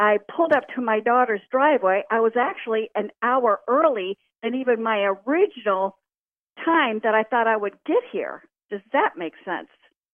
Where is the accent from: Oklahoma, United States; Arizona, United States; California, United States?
Oklahoma, United States; But I'm actually from Oklahoma, and I drove to Missouri to be with my daughter and grandchildren.